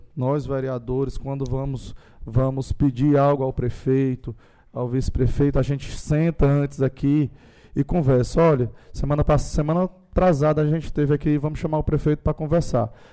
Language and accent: Portuguese; Crato, Ceará, Brazil; also born or lived in Parnaíba; Eu sou cearense do Crato, mas morei em Parnaíba.